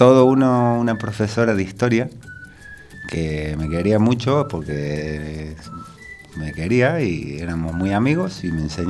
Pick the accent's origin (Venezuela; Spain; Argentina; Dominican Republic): Argentina; Villa María, Córdoba; born there; yo nací en una ciudad en Argentina que se llama Villa María, que está en la provincia de Córdoba, que no es España, sino Argentina.